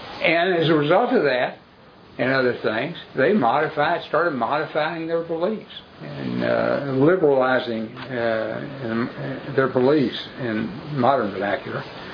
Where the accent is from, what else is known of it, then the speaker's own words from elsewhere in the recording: Louisville, Kentucky, United States; I'm from Louisville